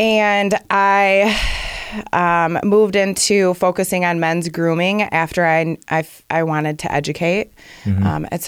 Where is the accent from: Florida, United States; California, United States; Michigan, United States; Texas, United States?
Michigan, United States; Muskegon; I grew up in Muskegon, born and bred. I graduated from Orchard View High School over in East Muskegon, as I like to say.